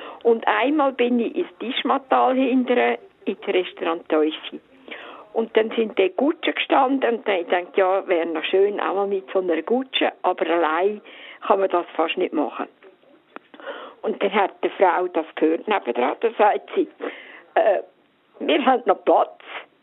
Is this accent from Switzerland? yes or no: yes; Eastern Switzerland, Switzerland; Das ist eigentlich nachher von meiner Jugend her. Ich bin aus der Ostschweiz.